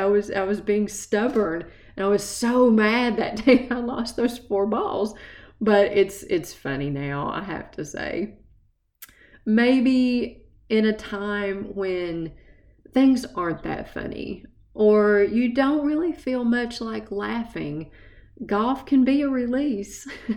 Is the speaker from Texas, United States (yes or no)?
no; Tennessee, United States; accent: East Tennessee; So that's my East Tennessee accent for you.